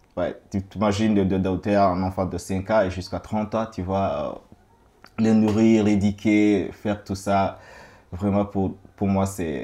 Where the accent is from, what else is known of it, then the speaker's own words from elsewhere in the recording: Kigali, Rwanda; Je viens de Kigali, je suis né à Kigali, à CHUK, Centre Hospitalier Universitaire de Kigali. C'était le 6 mars 1989.